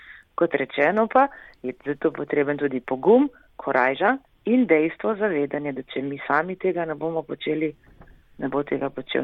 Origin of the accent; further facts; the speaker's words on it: Ajdovščina, Goriška, Slovenia; prihajam iz Ajdovščine, z Gorna Vipavska dolina, zame najlepši kraj na svetu.